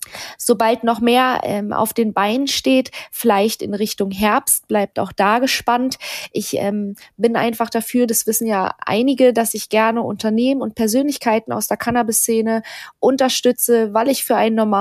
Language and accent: German; Berlin, Germany; wir kommen ja aus Berlin